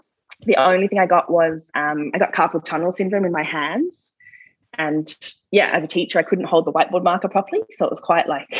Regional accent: Australia; moved away as an adult; now in Ireland; So I'm Australian, obviously. I'm a school teacher, and we moved here in 2016. So my partner's from TIP. And so we moved over and lived in TIP for a while with my in-laws.

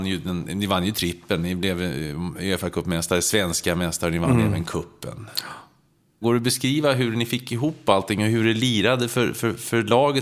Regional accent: Gothenburg, Västra Götaland County, Sweden; Men som äkta göteborgare får vinna UEFA-kuppen med Blåvitt

